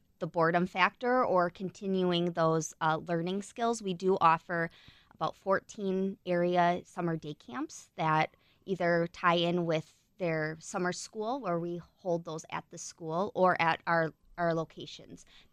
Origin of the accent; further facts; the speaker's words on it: Burlington, Wisconsin, United States; I grew up in Burlington.